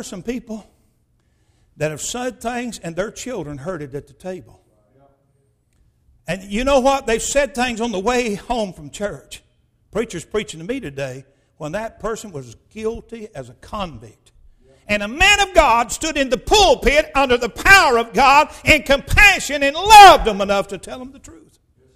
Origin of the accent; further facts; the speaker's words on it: Chattanooga, Tennessee, United States; I grew up in Chattanooga. I was a bus kid there at Highland Park.